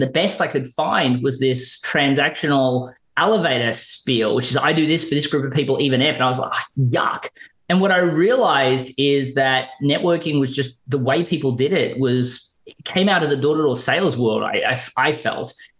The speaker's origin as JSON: {"language": "English", "town": "Melbourne", "region": "Victoria", "country": "Australia", "accent": "Australian", "moved": "as an adult", "lives_now": "United States", "said": "I'm an Australian living in America. So a lot of people are going to ask, obviously, where the accent's coming from. It's coming from Melbourne, Australia. I moved to America when I turned 30."}